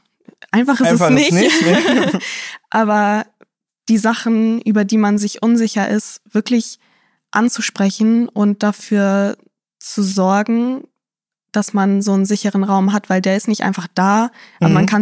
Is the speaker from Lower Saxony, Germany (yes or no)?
yes; Lower Saxony, Germany; now in Hamburg, Germany; Bin aus der Nähe von Hannover nach Hamburg gezogen.